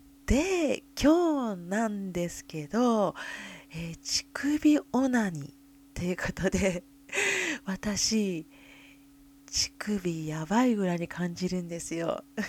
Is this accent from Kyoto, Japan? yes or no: yes; Kyoto, Japan; 私実は実家は京都なんですよね。